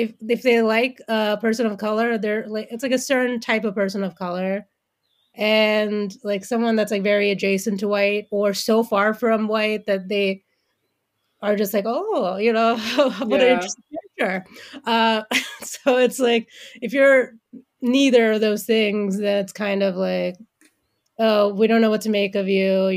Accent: Bangladesh; also born or lived in Arkansas, United States; And he was from Bangladesh. And I said, I'm from Bangladesh.

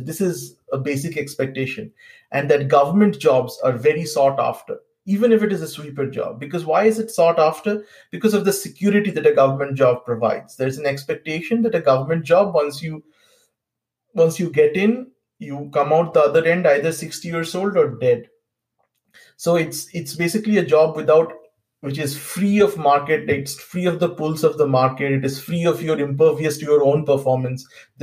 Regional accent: West Bengal, India; In Bengal, and I come from Bengal, which is, of course, was communist at that point of time.

